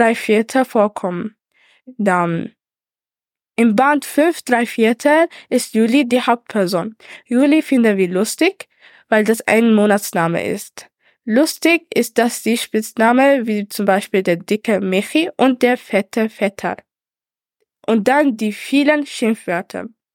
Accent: Switzerland; Bei uns in der Schweiz flucht man so.

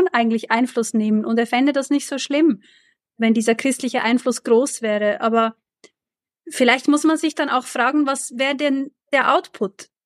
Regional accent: Switzerland; Ich bin aus der Schweiz, ich bin ein bisschen weniger in der deutschen Politik beheimatet

